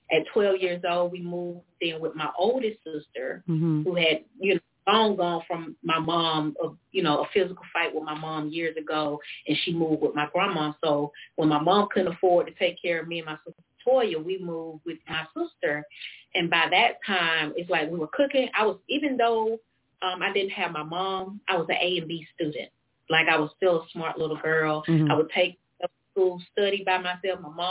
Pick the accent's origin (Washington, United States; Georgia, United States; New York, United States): Georgia, United States; Athens; Okay, so I am originally from Athens, Georgia.